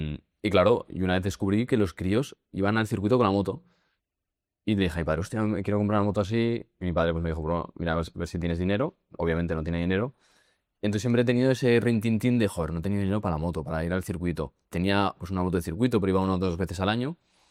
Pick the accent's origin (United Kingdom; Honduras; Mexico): United Kingdom; England; porque yo soy inglés, yo como a las 12:30, una.